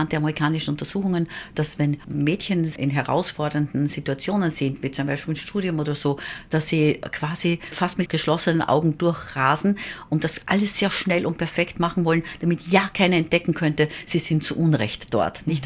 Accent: Burgenland, Austria; Ich bin in einem südburgenländischen Dorf aufgewachsen

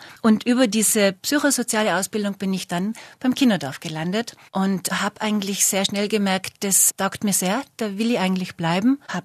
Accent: Götzens, Tyrol, Austria; Ich komme aus Götzens, also vom Dorf, und das möchte ich nicht missen, weil das Dorf ist eine ganz besondere Gemeinschaft.

